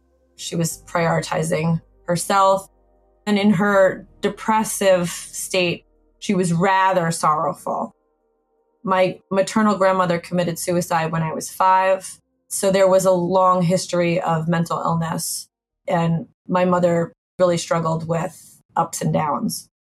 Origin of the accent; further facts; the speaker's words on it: New York, United States; I grew up in Rockland County, New York. My parents divorced when I was 9.